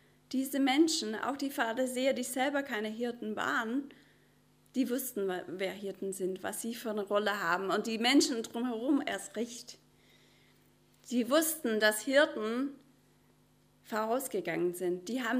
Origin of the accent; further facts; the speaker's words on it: United States; German is a second language; Ich komme aus den USA, falls ihr das noch nicht gehört habt.